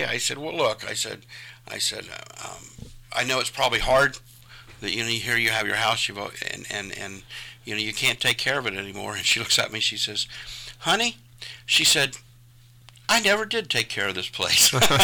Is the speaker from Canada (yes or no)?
no; Columbus, Ohio, United States; born there; I was born on South Harris Avenue in North Harris. In Columbus, Ohio, in 1958, and that was a very blue-collar neighborhood at the time.